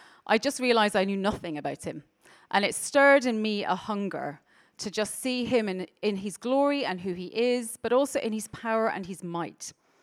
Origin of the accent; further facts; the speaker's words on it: Ireland; And also, I grew up in Ireland